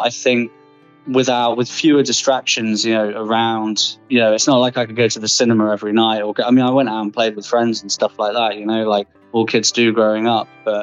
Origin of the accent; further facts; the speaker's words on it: Diss, East of England, United Kingdom; also born or lived in Southampton / Bournemouth; I spent most of my childhood in a small market town called Diss, which is... That's D-I-S-S. It's just basically in between Norfolk and Suffolk, which is kind of the middle of nowhere here in the UK. It's a very rural sort of area.